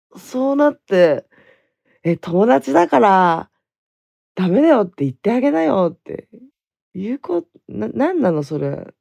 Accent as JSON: {"language": "Japanese", "region": "Hokkaido", "country": "Japan", "tie": "born or raised there", "also_born_or_lived": "Okinawa", "said": "あの地元北海道に帰ってきてからあまりそういうのなかったんだよね。沖縄の時が特にひどかった。"}